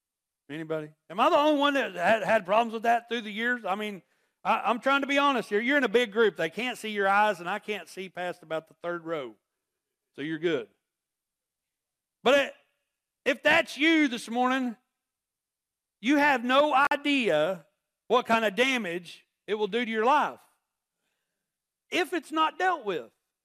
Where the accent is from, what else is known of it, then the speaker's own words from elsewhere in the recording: Oklahoma, United States; I mean, I am from Oklahoma. We do talk a little bit.